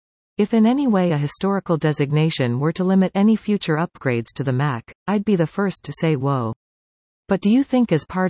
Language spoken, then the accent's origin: English; Canada; Almost forgot to take time to gloat as a Canadian.